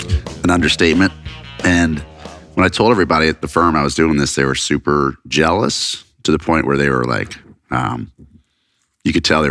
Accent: Atlanta, Georgia, United States; also born or lived in Athens; now in Florida, United States; I came from Atlanta about a year and a half ago. I lived my whole life in Atlanta, except my time in Athens, which was Atlanta East, you know, for college.

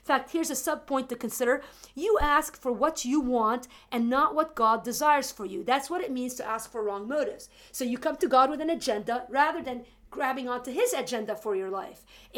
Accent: Lebanon; I grew up in Lebanon. I've traveled all over the world

